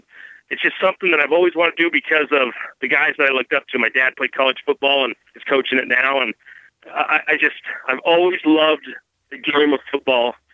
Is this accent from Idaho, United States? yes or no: yes; Murtaugh, Idaho, United States; Yeah, you know, I grew up in Murtaugh, Idaho, played 11-man football there.